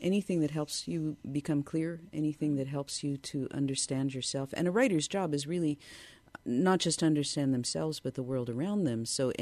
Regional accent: Philadelphia, Pennsylvania, United States; I grew up in Philadelphia. That's how I think of it. I learned to be a person.

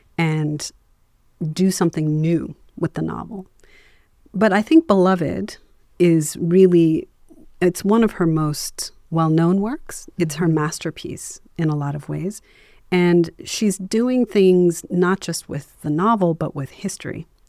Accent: Lusaka, Lusaka Province, Zambia; born there; I was born in Zambia, in Lusaka, in 1980, and I'm mixed race. My father's British. He's now a Zambian citizen, but he's white. My mom was Black.

